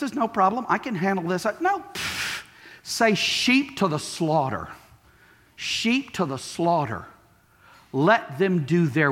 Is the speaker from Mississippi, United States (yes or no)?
yes; Mississippi, United States; also born or lived in Louisiana; I'm originally from Mississippi and Louisiana, so I like to cook a filet gumbo.